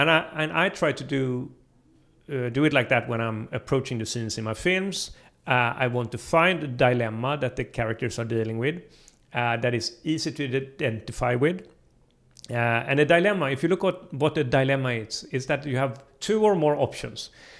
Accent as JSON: {"language": "English", "town": "Gothenburg", "region": "Västra Götaland", "country": "Sweden", "said": "I'm from Gothenburg, but I quite often went to Stockholm"}